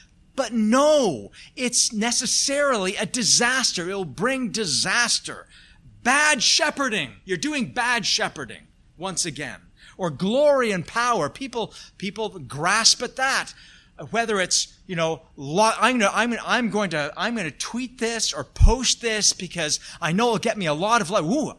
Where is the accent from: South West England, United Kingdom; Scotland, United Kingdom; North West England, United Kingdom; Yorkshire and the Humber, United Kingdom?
Scotland, United Kingdom; I was born Scottish. I'm Scottish, okay?